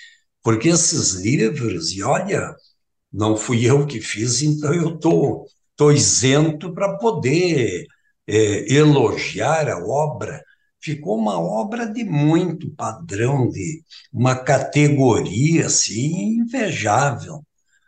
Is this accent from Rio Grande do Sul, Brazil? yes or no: yes; Espumoso, Rio Grande do Sul, Brazil; este contato com a minha terra, com as raízes daí, com as famílias, com as pessoas, com as lembranças que sempre estão presentes comigo. Espumoso representa muito na minha vida.